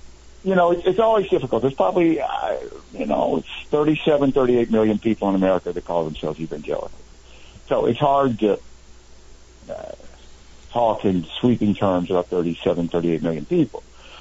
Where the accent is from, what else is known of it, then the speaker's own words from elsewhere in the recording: Mississippi, United States; look, I'm from Mississippi, right? So finally, about 2 months ago, we voted to take down the state flag